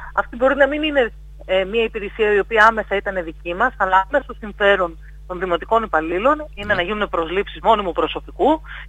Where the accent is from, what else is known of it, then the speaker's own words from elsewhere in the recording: Ioannina, Epirus, Greece; Όχι επειδή είμαστε από τα Γιάννενα, αλλά ναι.